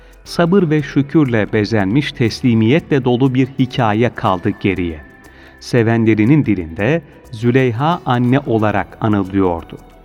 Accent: Konya, Turkey; aslen Konyalıyım.

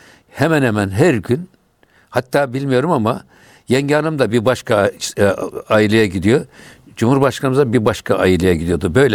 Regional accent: Kayseri, Turkey; now in Istanbul, Turkey; Çünkü biz Kayseri'de büyüdük. Kayseri'de pek bu müziğe yan gözle bakılır.

